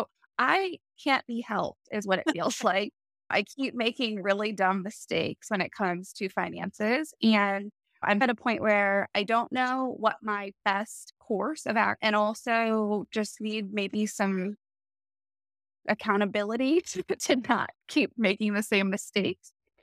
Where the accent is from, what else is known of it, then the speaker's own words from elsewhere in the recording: Midwest, United States; also born or lived in California; I'm a Midwesterner my whole life, except for the very short stint I tried to be a California girl, but quickly decided I couldn't financially afford that.